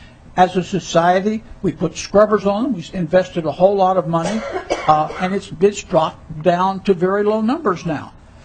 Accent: United States; I'm an American. I believe in democracy. I believe in legislatures.

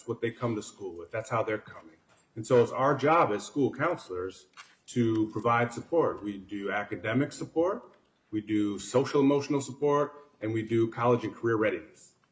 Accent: Minneapolis, Minnesota, United States; I grew up in Minneapolis my whole life.

